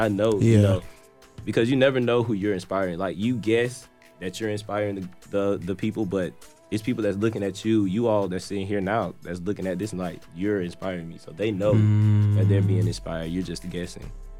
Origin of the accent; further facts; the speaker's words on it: Madison, Wisconsin, United States; So I'm from Madison.